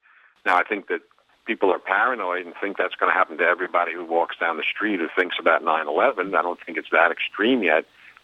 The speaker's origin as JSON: {"language": "English", "town": "Brooklyn", "region": "New York", "country": "United States", "said": "I'm from Brooklyn, but not Massachusetts, New York."}